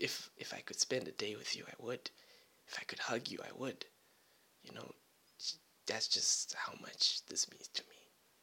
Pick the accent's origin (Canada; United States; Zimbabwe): Zimbabwe; I'm from Zimbabwe.